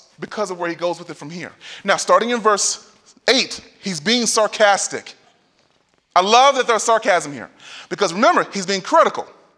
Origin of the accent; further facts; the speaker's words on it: Texas, United States; And this is not because I'm from Texas.